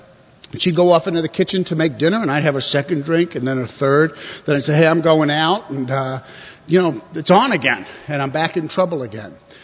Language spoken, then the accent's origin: English; New York, United States; born or raised there